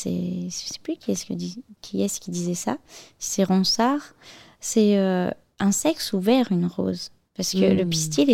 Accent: Auvergne-Rhône-Alpes, France; En fait, je suis auvergnate, et donc l'Auvergne, c'est une terre celte avec tout le massif d'Armorique.

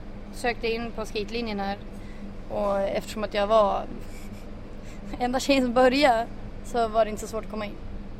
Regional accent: Luleå, Norrbotten County, Sweden; born there; also born or lived in Nicaragua / Bolivia; är 24. Född 90. Jag lite oklart vart jag kommer ifrån. Jag är född i Luleå. Uppvuxen i Latinamerika fram till att jag var 5. På grund av min pappas jobb.

